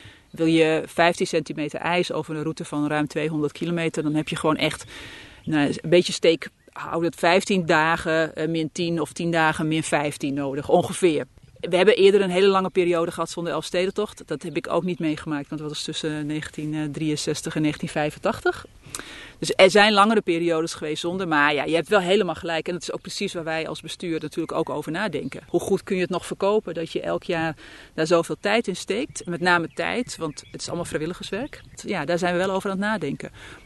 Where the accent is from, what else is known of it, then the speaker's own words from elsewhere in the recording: Friesland, Netherlands; Ik ben een Fries. Ik ben geboren in Friesland.